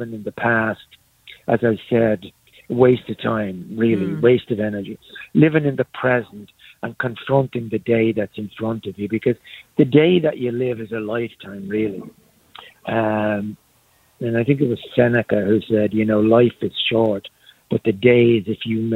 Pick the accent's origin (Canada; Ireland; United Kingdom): Ireland; now in United States; First of all, I came from Ireland, and you never, ever, ever had a moment in Ireland where you thought, is that an earthquake?